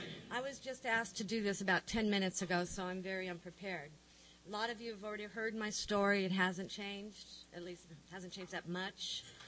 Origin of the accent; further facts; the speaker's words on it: San Diego, California, United States; Anyway, I'm born and raised in San Diego. I come from a very large family.